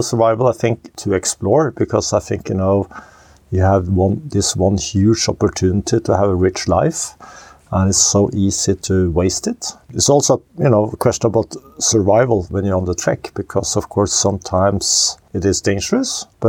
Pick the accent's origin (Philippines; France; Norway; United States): Norway; Oslo; I was born and raised in Oslo, Norway.